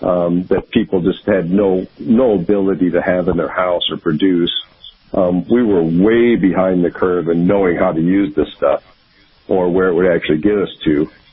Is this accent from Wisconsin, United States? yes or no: no; Michigan, United States; I grew up in Michigan, just outside of Ann Arbor.